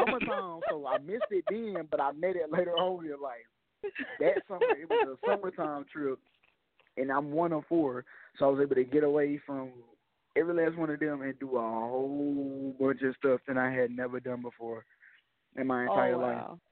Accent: South Carolina, United States; Just because they did a lot of stuff that I wasn't privy to growing up in South Carolina.

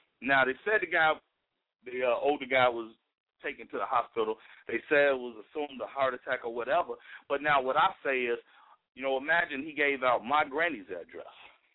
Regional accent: Chicago, Illinois, United States; You know, hey, I'm from West Side.

